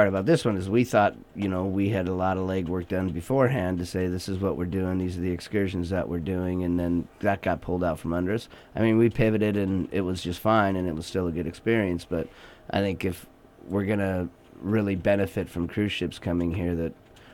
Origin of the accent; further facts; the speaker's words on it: San Diego, California, United States; You know, I'm from San Diego, and you go into the bay down there